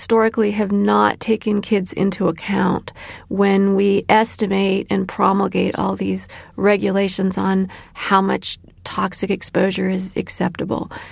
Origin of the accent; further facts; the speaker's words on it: Illinois, United States; My son Elijah is named after a 19th century abolitionist from my home state of Illinois